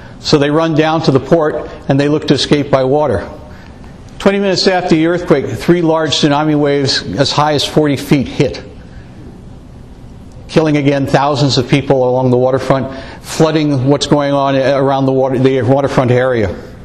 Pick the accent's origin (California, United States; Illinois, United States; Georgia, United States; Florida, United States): California, United States; San Francisco; I'm from San Francisco, which is a little bit like living in the three-ring circus.